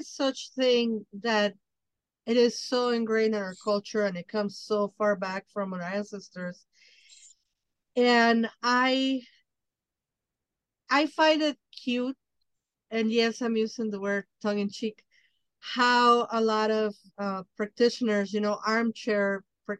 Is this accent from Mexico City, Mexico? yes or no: yes; Mexico City, Mexico; I'm from Mexico City. We work with what we have, which is the city, you know, the toxicity of the city, the dirt, the panteones